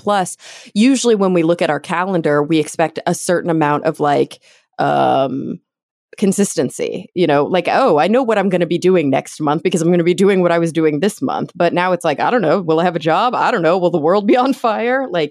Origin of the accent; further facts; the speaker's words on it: Texas, United States; moved away as an adult; now in New York, United States; so I grew up in Texas, born and raised until I was about, I don't know, 23 maybe. And then I moved to New York and I lived in Queens for a year